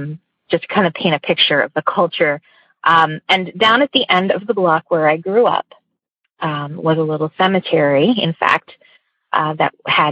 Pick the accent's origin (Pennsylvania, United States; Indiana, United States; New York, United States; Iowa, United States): Pennsylvania, United States; Scranton; Hi, I am from Pennsylvania … And I grew up in a house that was over 100 years old, probably closer to 150, that has a really bizarre kind of history